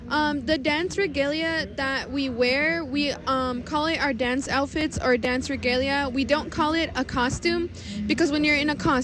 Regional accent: Lac du Flambeau, Wisconsin, United States; I am Bear Clan from Lac de Flambeau, Wisconsin.

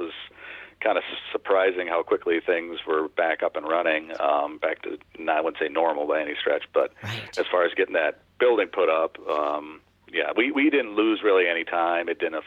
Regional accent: Oregon, Wisconsin, United States; We both went to school in Oregon, south of Madison. We grew up in Oregon and met each other in seventh grade

